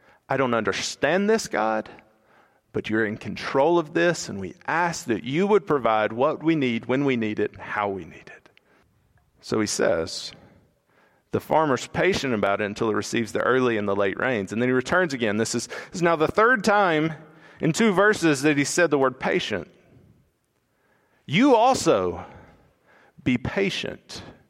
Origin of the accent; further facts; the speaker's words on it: Alabama, United States; I know I'm from Alabama, but I know very little about farming.